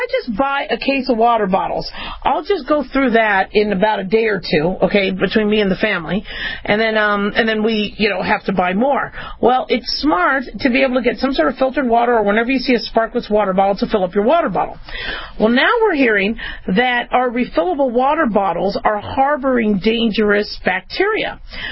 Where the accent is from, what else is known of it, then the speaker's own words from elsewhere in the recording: Phoenix, Arizona, United States; I remember growing up in Phoenix, and you would go over to the drinking fountain.